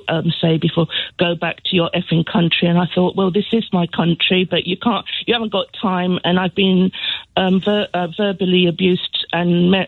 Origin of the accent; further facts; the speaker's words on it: London, United Kingdom; I was born in London, and I've never left that, the place I was born in.